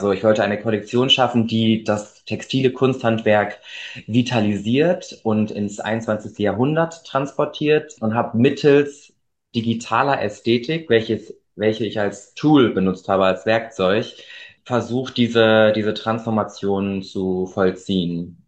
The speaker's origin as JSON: {"language": "German", "town": "Lünen", "region": "North Rhine-Westphalia", "country": "Germany", "tie": "born or raised there", "also_born_or_lived": "Bavaria / Pforzheim", "said": "Ich bin aufgewachsen in Lünen. Das liegt bei Dortmund. Also so Nordrhein-Westfalen, da fängt so langsam das Münsterland an und die Ausbildung in Bayern und studiert habe ich dann in Pforzheim."}